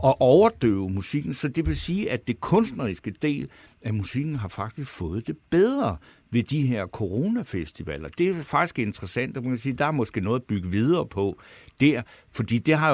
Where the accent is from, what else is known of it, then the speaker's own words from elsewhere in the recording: Svendborg, Region of Southern Denmark, Denmark; Jeg har så selv været i Svendborg, hvor jeg kommer fra